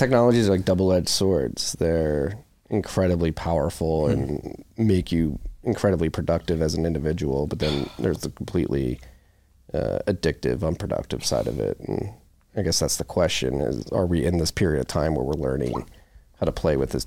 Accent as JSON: {"language": "English", "town": "Philadelphia", "region": "Pennsylvania", "country": "United States", "said": "I'm from Philly and went to college in the Midwest and then moved to New York."}